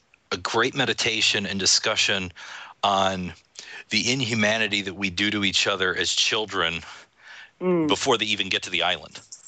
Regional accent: United States; When I watch Battle Royale as an American, I almost see that maybe he's making a statement on this over-regimentality

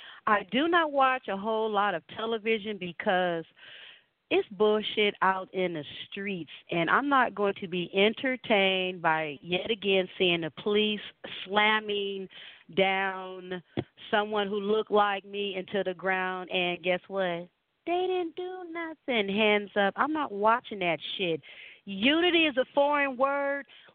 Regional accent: United States; born there; You know, I'm indigenous American. I was born in America. That's all I ever thought I was the whole time I was growing up.

